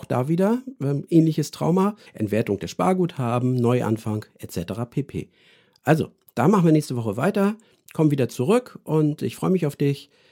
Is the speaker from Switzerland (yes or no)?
no; Germany; Und ja, und so sind wir Deutsche dann vielleicht im internationalen Vergleich, zumindest sagt man uns das ja nach, außergewöhnlich ängstlich